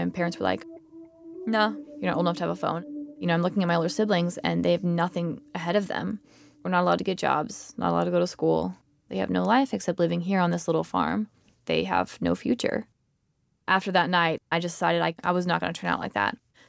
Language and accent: English; Kerrville, Texas, United States; also born or lived in Houston; Born in Houston, and then we moved to Kerrville.